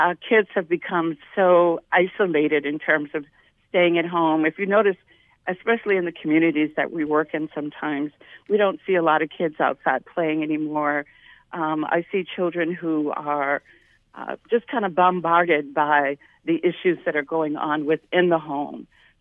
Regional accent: Illinois, United States; now in Gary, United States; And so I came to Gary because I'm originally from Illinois. I came to Gary and or to Northwest Indiana.

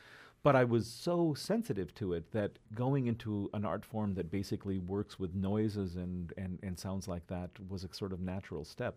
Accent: Iowa, United States; I mean, I grew up in Iowa. I mean, there weren't instruments native to that area.

